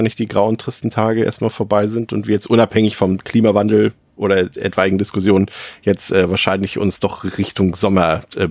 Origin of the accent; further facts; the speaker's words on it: Mecklenburg-Vorpommern, Germany; ich komme ja aus Mecklenburg-Vorpommern, aus einem Örtchen so mit 3.000, 4.000 Einwohnern.